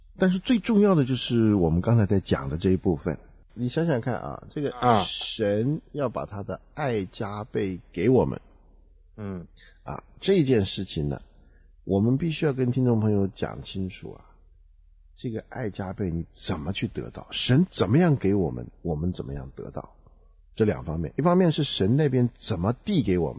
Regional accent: China; 我们中国人最喜欢读武打小说，

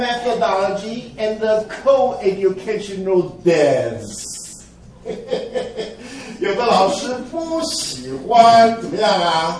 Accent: Taiwan; now in United States; 我们小时候，我是从台湾来的，我们小时候要念世界历史啊，而且呢，我在台湾要念这个中华人民共和国的啊

